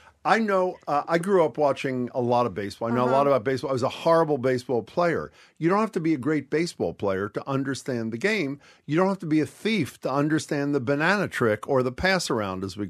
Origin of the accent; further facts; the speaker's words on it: Philadelphia, Pennsylvania, United States; It's ending a block from where I grew up in Center City, the Art